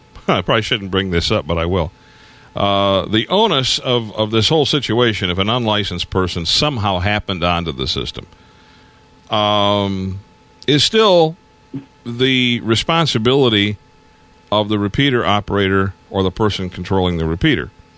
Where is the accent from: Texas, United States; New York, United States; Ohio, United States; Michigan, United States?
Michigan, United States; Detroit; I go to my hometown of Detroit and log into a machine somewhere